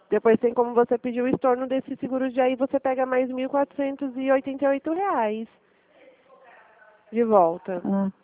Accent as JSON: {"language": "Portuguese", "town": "Açailândia", "region": "Maranhão", "country": "Brazil", "said": "Isso, sou daqui mesmo, de Açailândia."}